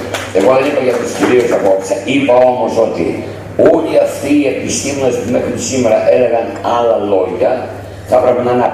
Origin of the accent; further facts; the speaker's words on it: Central Macedonia, Greece; born there; Είμαι Έλληνας πολίτης, ελεύθερος, με ελεύθερη σκέψη. Γεννήθηκα στην Χαλκιδική, ζω στην Χαλκιδική και μεγαλώνω τα παιδιά μου στην Χαλκιδική.